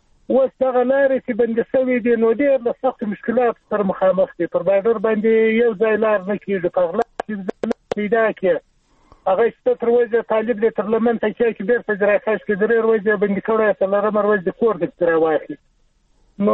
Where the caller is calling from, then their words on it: Shamulzai, Zabul, Afghanistan; زابل ولایت شملزو ولسوالۍ څخه خبره کوم.